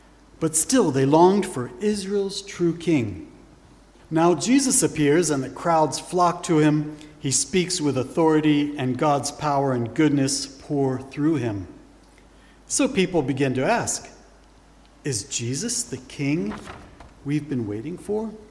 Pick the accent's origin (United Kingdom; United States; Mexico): United Kingdom; England; I, as an Englishman, am a subject of one of the few surviving kingdoms of the modern world, the United Kingdom